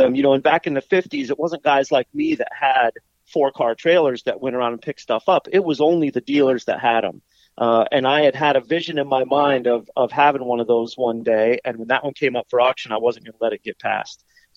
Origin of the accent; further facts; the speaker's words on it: Los Angeles, California, United States; I grew up in Los Angeles, and so I branded it as the LA County Jail bus.